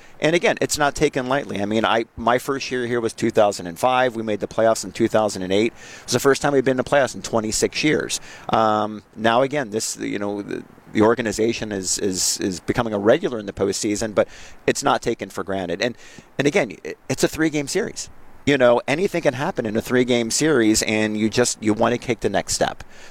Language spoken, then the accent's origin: English; Ohio, United States; now in Wisconsin, United States; You know, I've been here with the Brewers for 19 years, but I'm not a Wisconsinite. I grew up in Ohio.